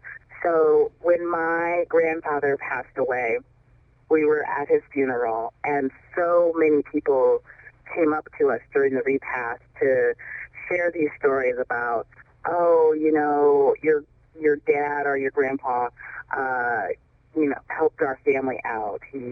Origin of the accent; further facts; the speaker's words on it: Omaha, Nebraska, United States; We moved here when I was about 7 years old, and I grew up in North Omaha.